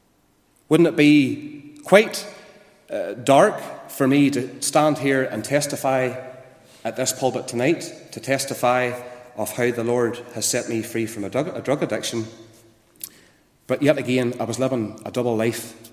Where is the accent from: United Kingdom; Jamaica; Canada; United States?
United Kingdom; Randallstown, Northern Ireland; I'm from Randallstown, and … And I was brought up in Randallstown. I went to church in Randallstown as a young boy. I went to our Randallstown congregation. My granny and my granda took me to church as a youngster.